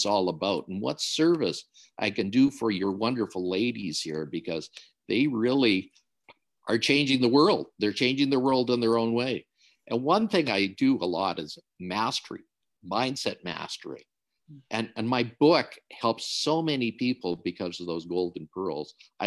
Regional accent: Canada; Make sure it's C-A, because I'm a Canadian. I like to point that out.

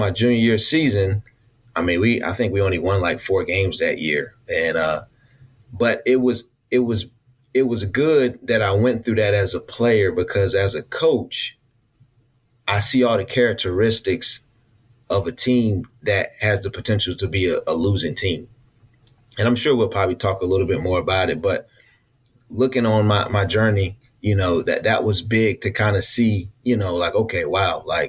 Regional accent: Raleigh, North Carolina, United States; I was from Raleigh, North Carolina. Harrogate, Tennessee is probably 7, almost 8 hours away.

